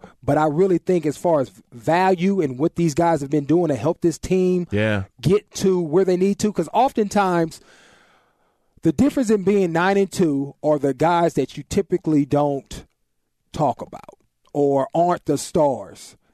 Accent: Oakland, California, United States; I am from Oakland, so traditionally I'm more of a Warriors fan, but I live here in the Valley now

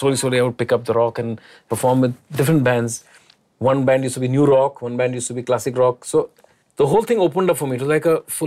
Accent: Delhi, India; So he got this record player in Delhi. I was born and brought up in Delhi.

